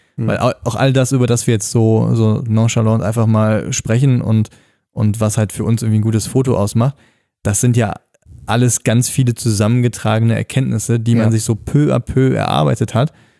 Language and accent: German; North Rhine-Westphalia, Germany; wie man uns am Niederrhein in meiner Heimat sagt